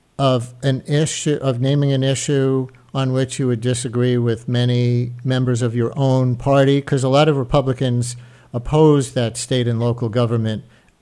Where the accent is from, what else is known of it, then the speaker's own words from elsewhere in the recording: Sayville, New York, United States; practicing law at a local law office in my hometown of Sayville.